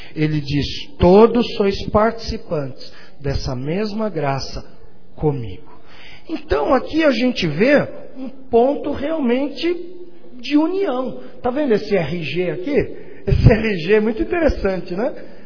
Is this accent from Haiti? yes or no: no; Atibaia, São Paulo, Brazil; Eu mesmo sou nascido em São Paulo, mas cresci aqui, vim para cá, eu era criancinha ainda, cresci aqui, como se o meu coração é mais atibaiense que paulistano, né?